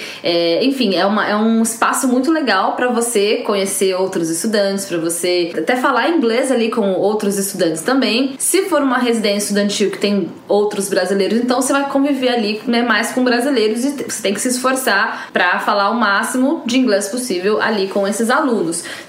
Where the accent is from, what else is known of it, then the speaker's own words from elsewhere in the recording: Brazil; Eu sou brasileira, mas ela tava me dizendo que ela recebe pessoas aqui do Japão